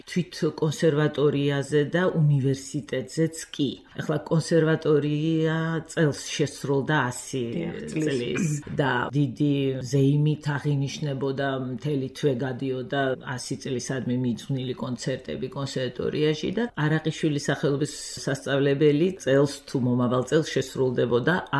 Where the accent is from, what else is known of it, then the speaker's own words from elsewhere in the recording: Tbilisi, Georgia; first language ka; ფაქტიურად ორივე სამშობლო გახდა თბილისი და აქ დავიბადეთ მე და ჩემი და. და ასეთ გარემოებაში, რომ ქართული ენა იყო ჩვენი მშობლიური, მიუხედავად იმისა, რომ დავამთავრეთ ორივე ჩვენ რუსული სკოლა.